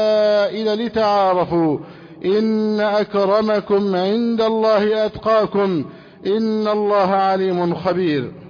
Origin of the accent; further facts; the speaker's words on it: Egypt; اللهم احفظ بلدنا مصر، اللهم احفظ حدود مصر شمالها وجنوبها وشرقها وغربها